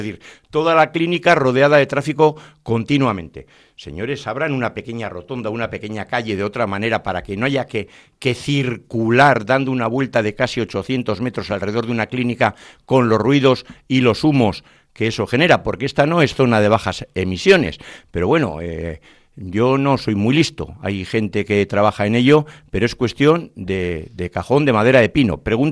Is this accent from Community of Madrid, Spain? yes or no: no; Bilbao, Basque Country, Spain; Yo soy de Begoña. Igual ahora ya no soy begoñense, si soy vecuniense.